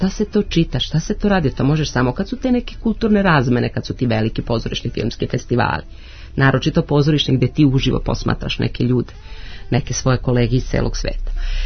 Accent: Southern and Eastern Serbia, Serbia; born there; first language Vlach; Serbian is a second language; pošto sam ja rođena tamo na Homoljskim planinama i onda sam se preselila u Petrovac na Mlavi i naučila jezik taj prvi srpski sa, eto, nekim dijalektom.

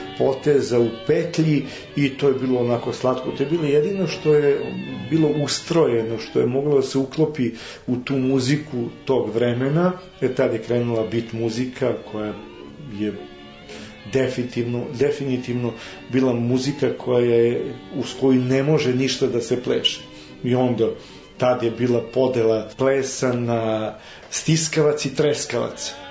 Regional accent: Dobanovci, Vojvodina, Serbia; Odrastao sam u Dobanovcima i na 50 metara od moje kuće se nalazi plesna sala.

